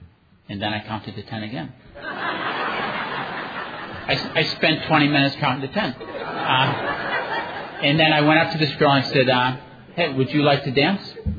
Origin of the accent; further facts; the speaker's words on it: United States; I grew up in the Puerto Rican slums.